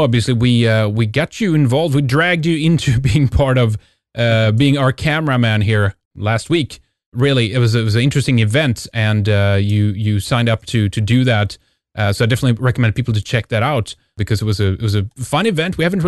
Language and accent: English; Sweden; from Sweden, and we have headquarters in the land of the Goths, in Scandinavia